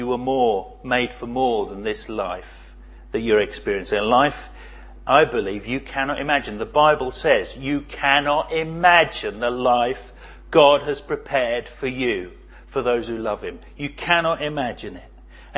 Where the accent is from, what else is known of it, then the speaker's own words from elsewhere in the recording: United Kingdom; because we're British and we're very good at this